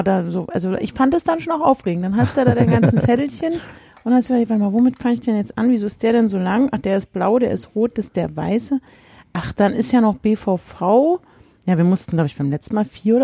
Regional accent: Berlin, Germany; So als Berlinerin.

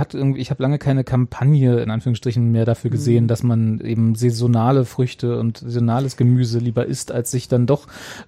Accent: East Germany, Germany; ich bin groß geworden in der DDR und dann auch in der Zeit danach

